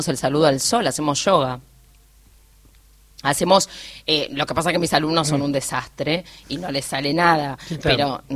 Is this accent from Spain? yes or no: no; Argentina; Vengo de Argentina, hola, ¿cómo te va?